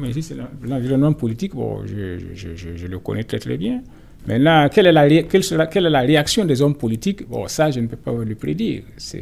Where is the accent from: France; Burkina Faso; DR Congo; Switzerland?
Burkina Faso; je suis burkinabé. Je vis ici. Donc je connais les réalités du pays.